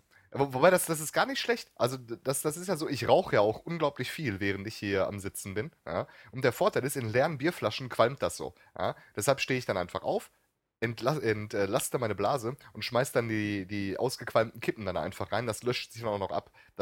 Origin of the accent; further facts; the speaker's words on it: North Rhine-Westphalia, Germany; bei uns im Ruhrgebiet sagt man eins. Ja, bei uns sagt man